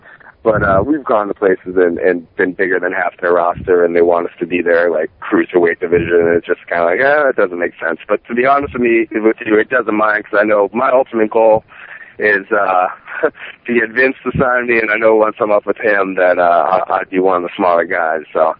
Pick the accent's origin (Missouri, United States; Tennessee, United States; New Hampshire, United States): New Hampshire, United States; I'm originally from New Hampshire, an ice skating rink up in New Hampshire that they would come up